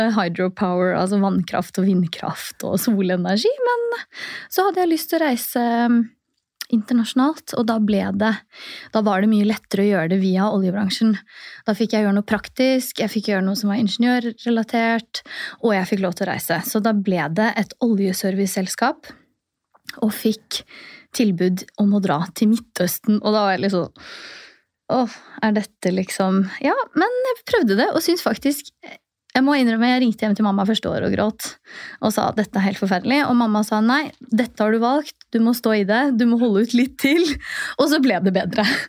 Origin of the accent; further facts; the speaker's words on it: Oslo, Norway; Født og oppvokst i Oslo, har studert ingeniør. Så jeg gikk 3 år på universitetet i Tromsø.